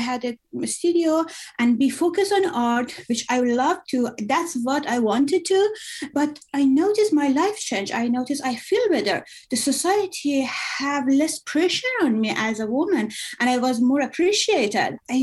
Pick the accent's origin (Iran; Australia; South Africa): Iran; English is a second language; moved away as an adult; now in United States; I am from Iran. I lived all my life in Iran until the age of 33. And then I came here to study and change my life, basically.